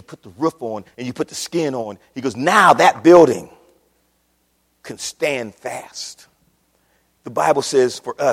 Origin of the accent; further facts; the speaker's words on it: Akron, Ohio, United States; When Sister Person in the church that I grew up in Akron, Ohio, Sister Person was an old lady.